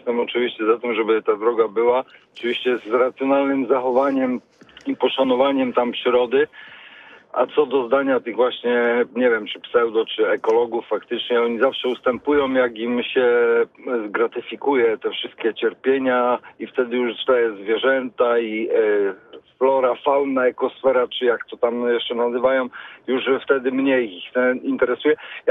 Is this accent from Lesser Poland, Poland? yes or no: no; Ostrów Wielkopolski, Greater Poland Voivodeship, Poland; bo ja jestem z Ostrowa Wielkopolskiego